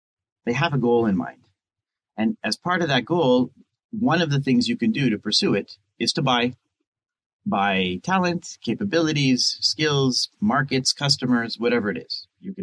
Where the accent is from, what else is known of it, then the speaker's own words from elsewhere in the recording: Canada; I'm Canadian. I moved here.